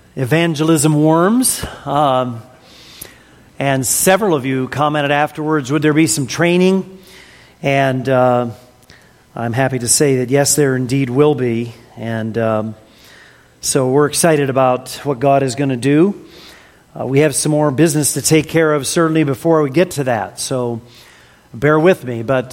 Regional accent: United States; As an American, we do have paved roads in the United States.

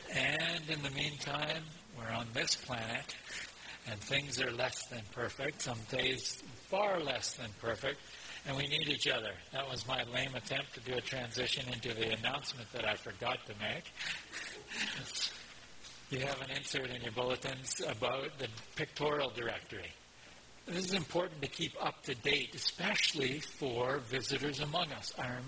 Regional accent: Calgary, Alberta, Canada; When I was born in Calgary, we moved around several times. We were living in the northwest Calgary. Fairly small house, but reasonable, 800 square feet, I think, in my family of six.

